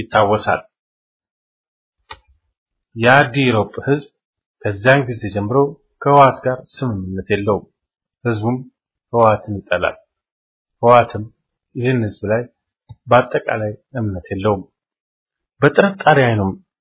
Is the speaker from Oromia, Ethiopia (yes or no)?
no; Tigray, Ethiopia; born there; now in Addis Ababa, Ethiopia; ቤተሰቦችን ለመጠየቅ የትውልድ ቦታዬ ወደ ሆነው አዲሮፕ